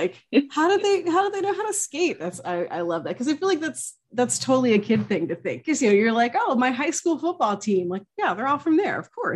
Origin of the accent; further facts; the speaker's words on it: Pennsylvania, United States; because I grew up outside of Pittsburgh in the early 90s